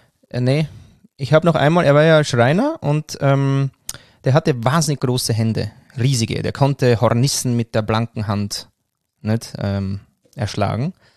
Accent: Vienna, Austria; Also ich war ja ein Jahr in Wien und ich war noch nie so allein wie in dem Jahr in meiner Heimat.

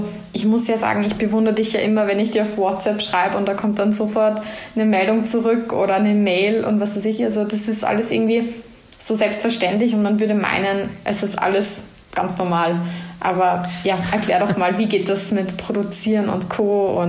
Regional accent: Vienna, Austria; born there; Ich bin Wienerin, also geborene Wienerin, habe aber sehr viel Bezug zu Salzburg sozusagen.

